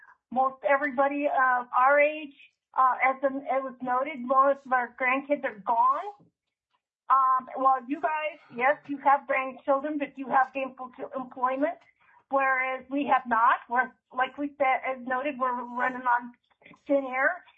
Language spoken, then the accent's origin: English; Wasilla, Alaska, United States; from Wasilla.